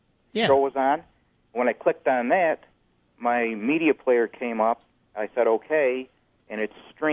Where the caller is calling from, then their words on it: Penfield, New York, United States; I'm calling from Penfield.